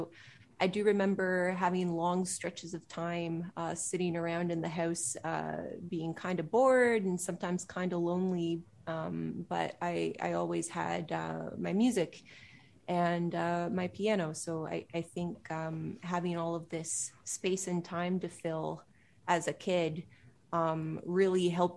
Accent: Pickering, Ontario, Canada; So I grew up in Pickering, east of Toronto.

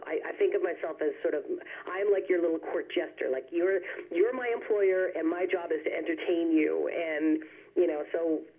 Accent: Newfoundland and Labrador, Canada; now in Ontario, Canada; I'm touring because I grew up in Newfoundland, so I'm supposed to make fun of them.

